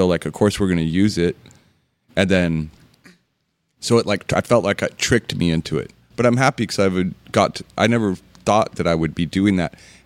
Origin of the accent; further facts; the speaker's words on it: Phoenix, Arizona, United States; That helped me survive growing up in Phoenix, because it gives you something cool